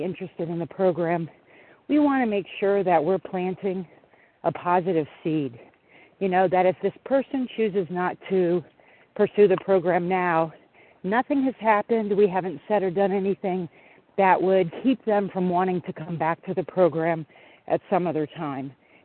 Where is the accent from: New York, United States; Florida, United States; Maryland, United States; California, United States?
Florida, United States; from Florida, although I happen to be in West Virginia right now.